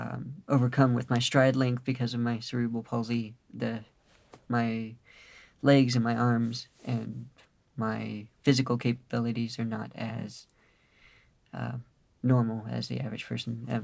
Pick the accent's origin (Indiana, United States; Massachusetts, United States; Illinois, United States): Indiana, United States; Fort Wayne; born there; now in Indianapolis, United States; I was born in Fort Wayne.